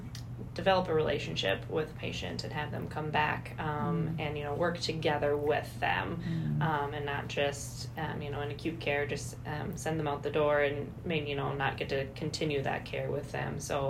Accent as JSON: {"language": "English", "town": "Ashby", "region": "Minnesota", "country": "United States", "tie": "born or raised there", "said": "Yeah, so I'm from Ashby. I grew up on a small hobby farm in the country around here."}